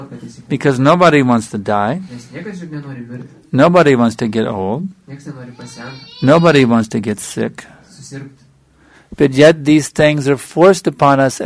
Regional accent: United States; I come from America. She's supposed to be the wealthiest, most powerful, and happiest people in the world.

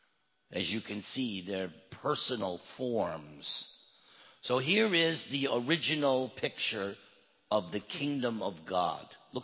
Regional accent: Long Island, New York, United States; I'm not technically from New York City, but I do consider myself a New Yorker from Long Island.

